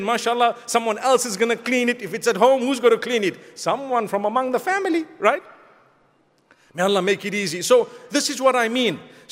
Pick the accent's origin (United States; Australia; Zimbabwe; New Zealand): Zimbabwe; I decided to order one because I come from Zimbabwe.